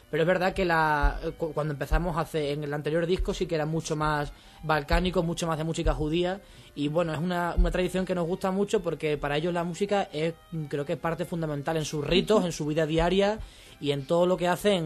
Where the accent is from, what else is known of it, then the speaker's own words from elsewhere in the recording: Extremadura, Spain; Somos extremeños, sí.